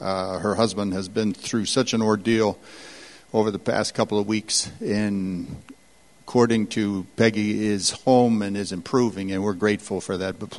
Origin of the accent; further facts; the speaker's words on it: California, United States; In the valley that I grew up in California, it's a huge agricultural valley.